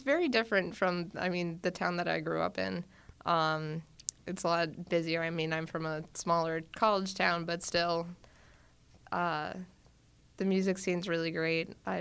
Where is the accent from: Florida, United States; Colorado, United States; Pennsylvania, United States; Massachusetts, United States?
Massachusetts, United States; Florence; No, I'm actually originally from Florence, Massachusetts, out on the other side of Boston.